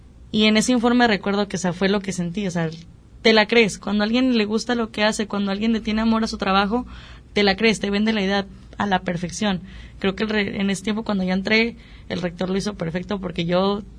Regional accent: Guadalajara, Jalisco, Mexico; moved away; Yo desde la preparatoria, de hecho yo soy de Guadalajara, estudié allá.

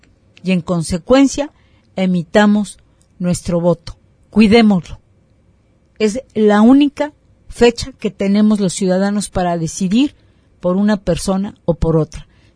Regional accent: Mexico; como mexicano

